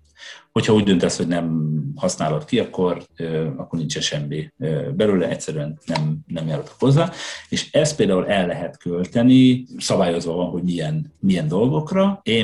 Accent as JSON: {"language": "Hungarian", "region": "Hajdú-Bihar", "country": "Hungary", "said": "Én a hajdúságból származom, vidékről, az, hogy a Grundon focizol, és nem egy lakótelepen vagy, mert mifelé nincs lakótelep, ez alap volt."}